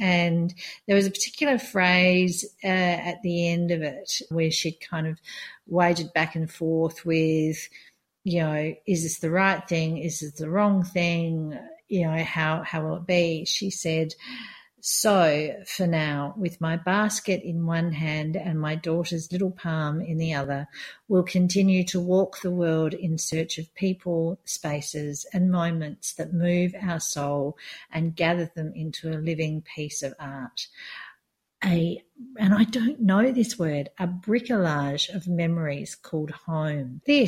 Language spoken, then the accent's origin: English; Australia; But probably as an expat, I would meet people abroad and just say, oh, I'm Australian.